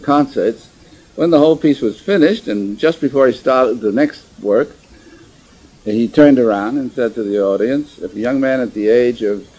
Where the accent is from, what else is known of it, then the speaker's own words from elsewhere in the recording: Brooklyn, New York, United States; I mean, I was a kid from Brooklyn.